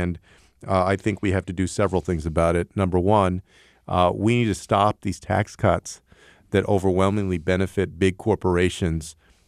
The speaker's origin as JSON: {"language": "English", "region": "Texas", "country": "United States", "tie": "born or raised there", "said": "There was a great analysis of my home state of Texas a couple of months ago"}